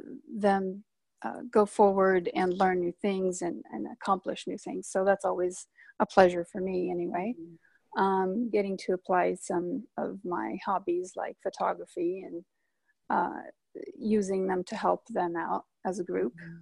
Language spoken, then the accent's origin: English; Rancho Cucamonga, California, United States; I'm from Ranch Cucamonga in Southern California, and it's getting warm again here.